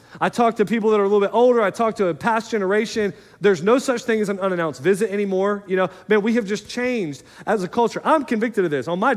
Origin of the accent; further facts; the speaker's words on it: Florida, United States; Well, man, I'm from Florida, and it's just a thing, okay?